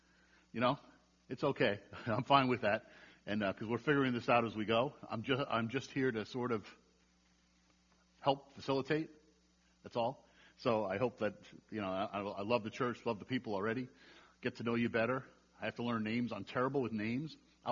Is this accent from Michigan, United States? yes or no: no; New York, United States; But anyway, I'm from New York. That's my all-purpose excuse for anything I do. If I talk too fast, I say, oh, I'm from New York.